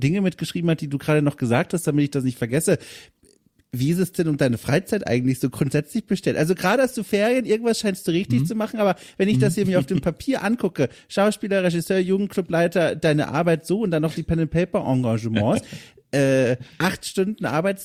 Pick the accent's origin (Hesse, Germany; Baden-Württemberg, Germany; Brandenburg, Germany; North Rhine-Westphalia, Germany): Hesse, Germany; now in Hamburg, Germany; ich komme übrigens auch aus dem Rhein-Main-Gebiet, aus einem ganz kleinen Dörfchen, so knapp 7, oh Gott, ich bin froh mittlerweile in Hamburg zu leben